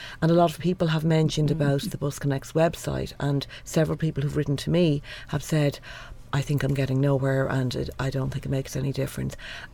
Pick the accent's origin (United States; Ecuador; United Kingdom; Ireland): Ireland; Leinster; I grew up on Shintala Road, and when I lived there it was a, I know everybody always says this about where it was, a quiet residential road, but it was a residential road